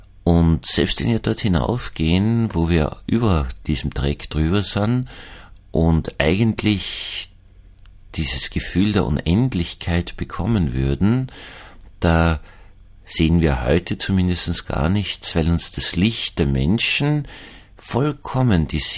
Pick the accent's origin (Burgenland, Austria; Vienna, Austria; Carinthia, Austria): Vienna, Austria; Ich bin in Wien aufgewachsen.